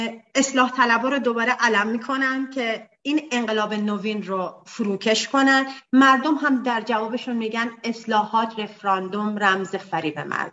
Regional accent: Iran; moved away; از ایران مهاجرت کردیم زدیم بیرون

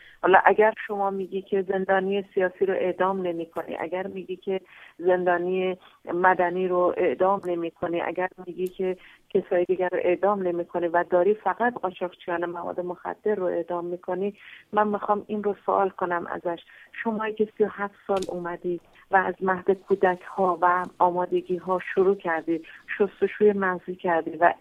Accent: Iran; من به عنوان یک ایرانی من به عنوان یکی از اون اجزایی که این دنیا رو داره تشکیل میده

